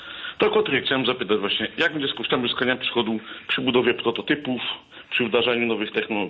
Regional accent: Silesian Voivodeship, Poland; accent: Silesian; Powinna być prosta zasada podziału 50-50, tak mówimy po śląsku.

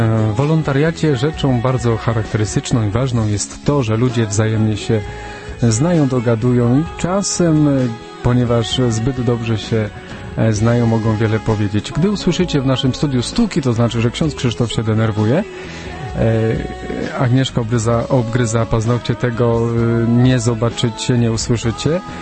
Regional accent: Zakliczyn, Lesser Poland, Poland; w moim rodzinnym miasteczku w Zakliczynie

